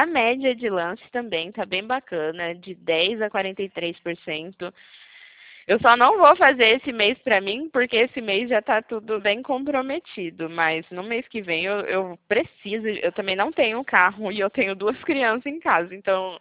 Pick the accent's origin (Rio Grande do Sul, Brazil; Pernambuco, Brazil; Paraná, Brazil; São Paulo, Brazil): São Paulo, Brazil; Presidente Prudente; Eu sou aqui de Presidente Prudente, interior de São Paulo. Estou um pouquinho longe, né?